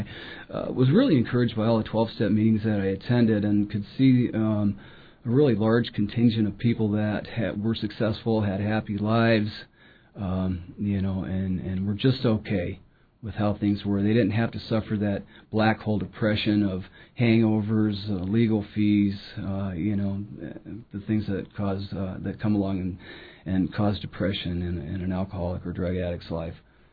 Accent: Douglas, Alaska, United States; having grown up at the cultural low point of civilization, I believe that was the 70s growing up in Douglas, I kind of the Alaska lifestyle was work hard, play hard

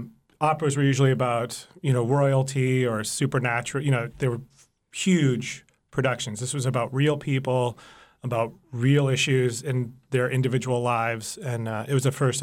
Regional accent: Chicago, Illinois, United States; I am in from Chicago.

